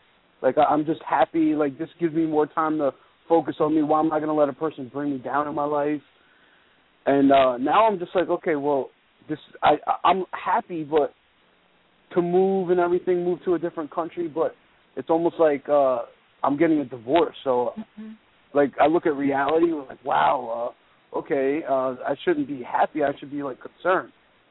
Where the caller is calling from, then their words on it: Baltimore, Maryland, United States; Yes, hi. How are you? I'm from Baltimore.